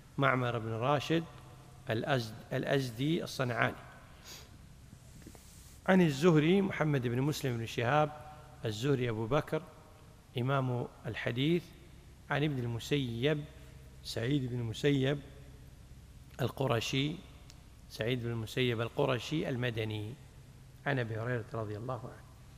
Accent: Kuwait; عندنا بالكويت

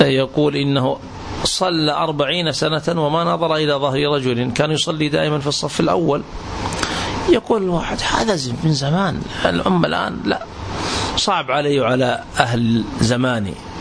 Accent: Riyadh, Riyadh Province, Saudi Arabia; تعرفونه عندنا في الرياض

